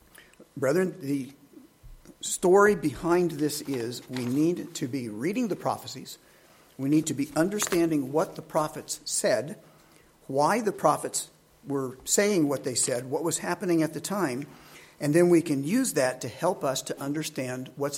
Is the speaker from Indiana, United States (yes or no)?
yes; Indiana, United States; I grew up in Indiana, and at age 16, I started driving, right?